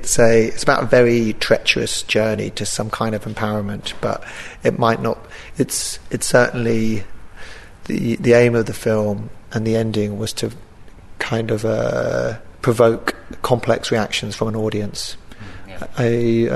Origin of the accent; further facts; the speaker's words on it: Jersey; I grew up in Jersey and know that environment very well